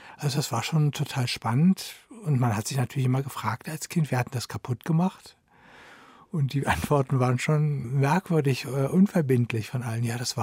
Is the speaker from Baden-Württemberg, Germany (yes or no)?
no; Berlin, Germany; born there; Ja, sogar meine Mutter ist 21 in Berlin geboren. Insofern, ja, einigermaßen waschecht.